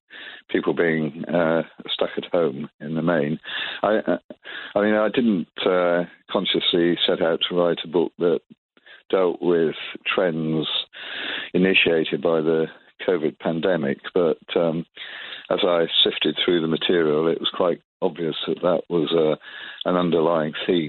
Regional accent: England, United Kingdom; being an Englishman

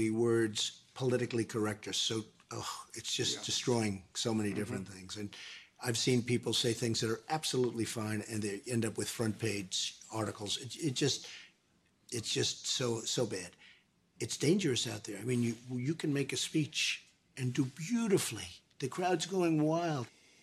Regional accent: Queens, New York, United States; Well, I grew up in Queens. And my father was a builder. He built houses and middle-income apartments in Brooklyn and Queens, mostly.

